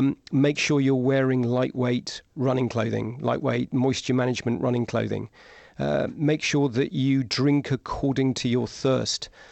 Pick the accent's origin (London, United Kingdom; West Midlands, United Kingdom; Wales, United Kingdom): London, United Kingdom; But it's part and parcel of being a Londoner and in London.